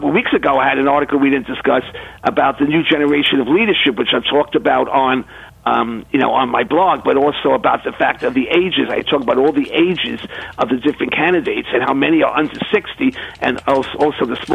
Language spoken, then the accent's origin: English; Queens, New York, United States; born there; It's an historic site in Jamaica, Queens, where I was born.